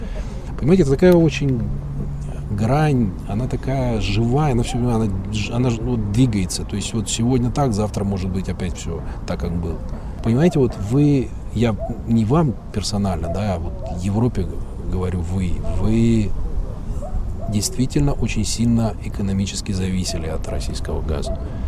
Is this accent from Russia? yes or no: no; Okhtyrka, Sumy Oblast, Ukraine; born there; Я родился в Украине, это небольшой город Ахтырка, он недалеко от Харькова находится, тут 120 километров. Это Сумская область.